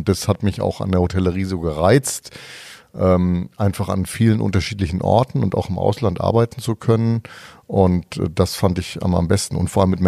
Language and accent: German; Würzburg, Bavaria, Germany; meine Eltern kommen nicht aus Franken, aber ich bin wirklich in Würzburg geboren, habe noch eine Zwillingsschwester. Wir sind da beide geboren natürlich und bin da auch meine Schulzeit verbracht, Abitur gemacht am Mozart-Gymnasium in Würzburg